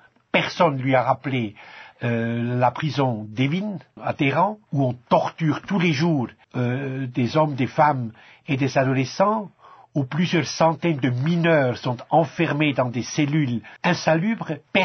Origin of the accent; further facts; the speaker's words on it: Switzerland; je parle en tant qu'Européen, en tant que Suisse